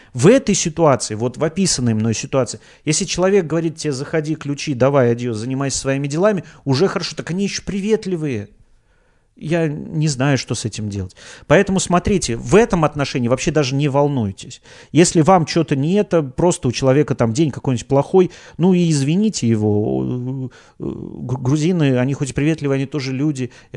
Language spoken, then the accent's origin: Russian; Russia; я встречал людей, которые смущались от того, что я из России, которым было неприятно то, что я из России.